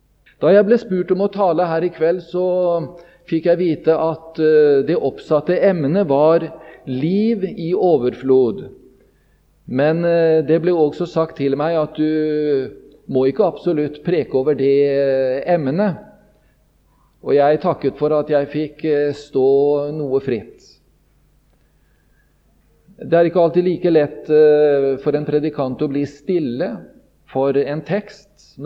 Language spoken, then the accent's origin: Norwegian; Sarpsborg, Østfold, Norway; Jeg kommer opprinnelig fra Sarpsborg og ble omvendt til Gud og opplevde frelse da jeg var 16,5 år gammel.